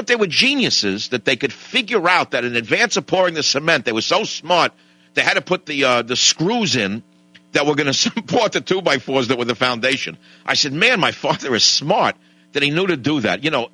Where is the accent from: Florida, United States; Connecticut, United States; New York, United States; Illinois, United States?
New York, United States; Queens; I zoomed into the house I grew up in Queens.